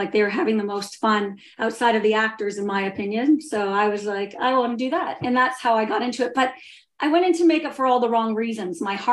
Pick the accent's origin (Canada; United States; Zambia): Canada; Otterville, Ontario; I grew up in a small town called Otterville, Ontario